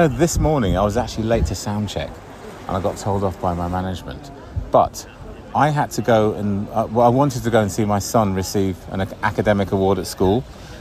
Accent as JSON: {"language": "English", "region": "London", "country": "United Kingdom", "said": "I'm from West London, and I'm here in Limestone."}